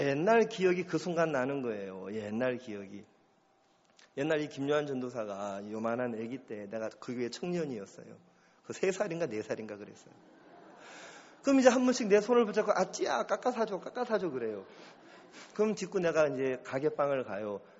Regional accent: South Korea; 한국에서 왔다고

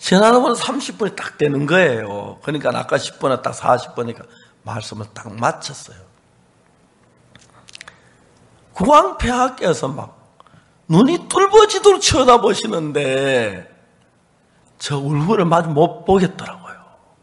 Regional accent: South Korea; 우리는요 한국에서 왔는데요

